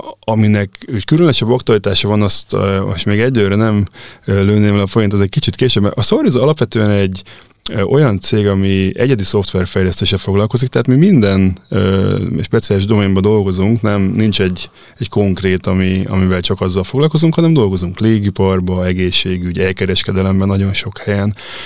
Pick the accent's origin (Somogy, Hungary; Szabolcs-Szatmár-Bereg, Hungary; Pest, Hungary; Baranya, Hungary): Baranya, Hungary; Pécs; egyébként magam is pécsi származású vagyok